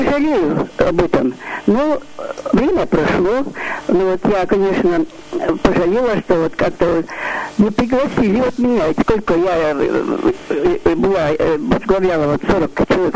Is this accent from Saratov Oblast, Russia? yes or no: no; Vologda Oblast, Russia; вот я коренная волокжанка.